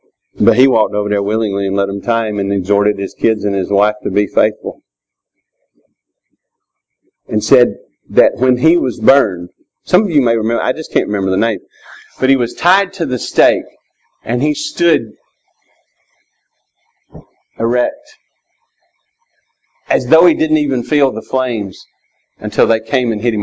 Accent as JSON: {"language": "English", "region": "Georgia", "country": "United States", "said": "because we can mean you or y'all. I'm from Georgia. It's a good distinction."}